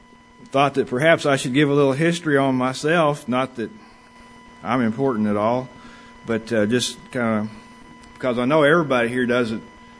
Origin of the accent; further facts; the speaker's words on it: Oklahoma, United States; So I grew up in Oklahoma.